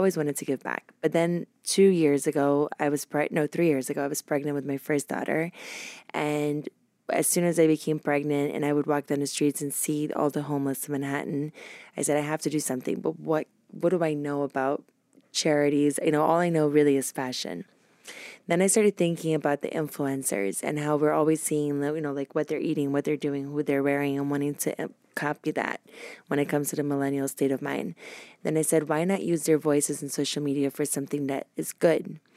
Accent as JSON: {"language": "English", "country": "Brazil", "tie": "born or raised there", "said": "So I was born in Brazil"}